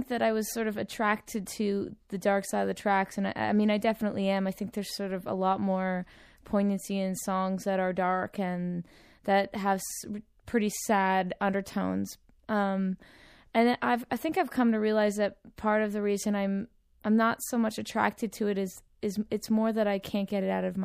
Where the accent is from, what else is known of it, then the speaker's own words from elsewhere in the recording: Ottawa, Ontario, Canada; I come from Ottawa, and the Ottawa music scene was something that really embraced me